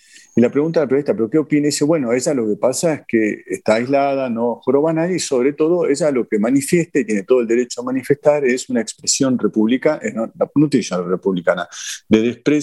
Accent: Argentina; moved away; todos los que siguen el programa saben que soy de los que me fui de la Argentina no por un gobierno, sino por un estado ya de cansancio

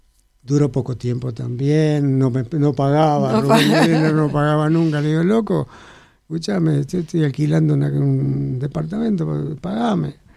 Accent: Puerto Rico; now in France; me fui de Puerto Rico, me fui a Francia, y en Francia empecé muy de abajo.

